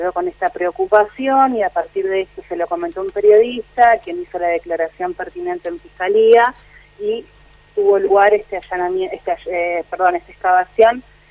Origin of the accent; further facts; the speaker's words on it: Paraná, Entre Ríos, Argentina; now in Gualeguaychú, Argentina; yo soy de Paraná, vivo en Gualeguaychú desde el año 2006-2007